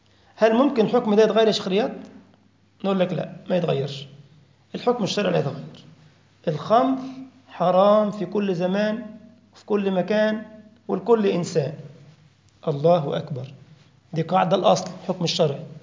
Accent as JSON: {"language": "Arabic", "country": "Egypt", "said": "انت عندك اسمه جاتو، واحنا عندنا في مصر جاتو."}